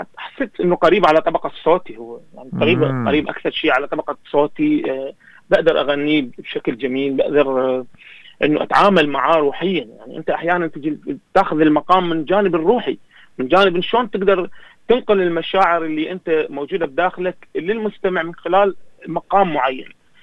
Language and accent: Arabic; Iraq; احنا كعراقيين